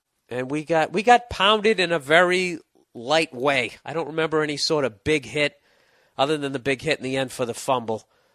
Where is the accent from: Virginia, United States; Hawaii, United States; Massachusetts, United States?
Massachusetts, United States; Boston; because I'm from Boston and I fucking hate the New York teams.